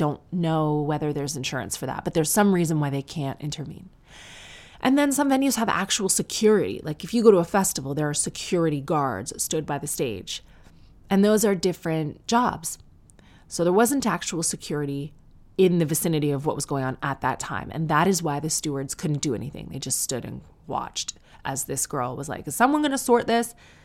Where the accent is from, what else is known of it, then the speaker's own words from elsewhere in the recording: Sarnia, Ontario, Canada; I'm from Sarnia, so don't worry.